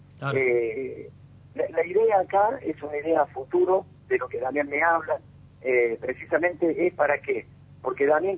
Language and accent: Spanish; Oncativo, Córdoba, Argentina; yo soy de Oncativo. Yo soy de Oncativo